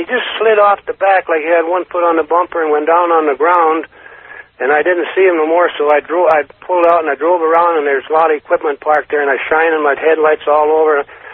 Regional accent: Carson City, Nevada, United States; from Carson City.

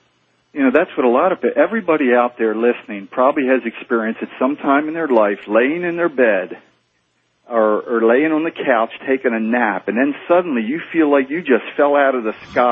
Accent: Maryland, United States; I'm from Maryland.

